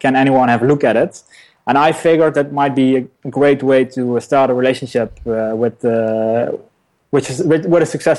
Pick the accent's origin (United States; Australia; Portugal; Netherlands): Netherlands; I'm from the Netherlands.